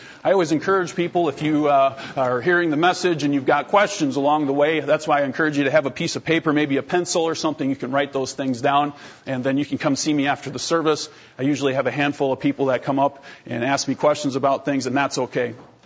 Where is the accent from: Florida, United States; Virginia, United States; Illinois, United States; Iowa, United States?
Iowa, United States; now in -; We come all the way from South Central Iowa. We're almost in Missouri, and it's about a seven-hour drive.